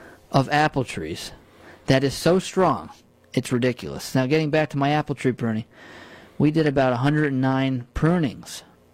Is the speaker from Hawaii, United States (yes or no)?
no; New York, United States; And I grew up in the Walk Hill Valley, which is a part of the Hudson Valley